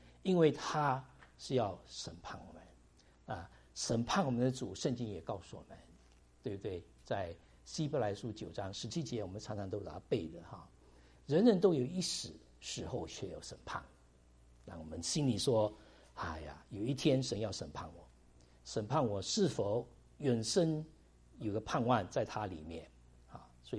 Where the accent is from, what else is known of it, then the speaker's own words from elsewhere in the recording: China; now in United States; 我们时常也说在美国也会感觉到这样子的情形。虽然我们是中国人，在这里有很久住了很久，但是还是我们觉得是中国人